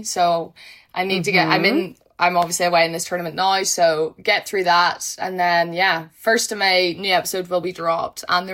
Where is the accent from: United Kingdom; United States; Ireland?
Ireland; I'm ginger and I'm Irish.